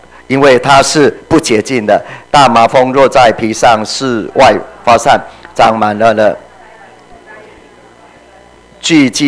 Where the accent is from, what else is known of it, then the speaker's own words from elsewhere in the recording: Puli, Nantou County, Taiwan; 像我以前在小时候住在埔里有个地方叫吕夷潭呢